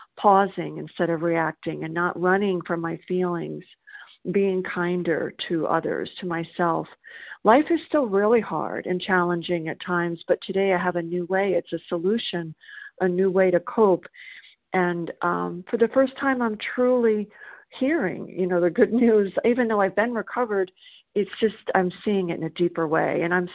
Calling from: South Carolina, United States

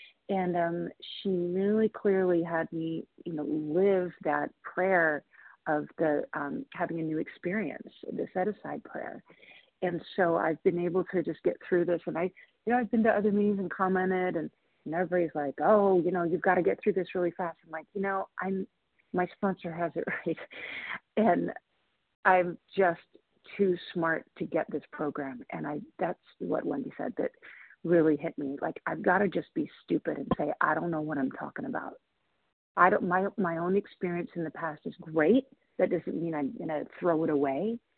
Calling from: Washington, United States; I'm calling from Washington State.

